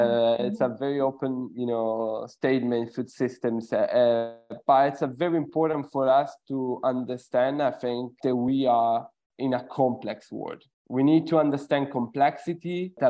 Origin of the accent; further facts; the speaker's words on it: Sicily, Italy; English is a second language; I'm originally from Sicily, Italy. It's a beautiful place where food is a great part of culture.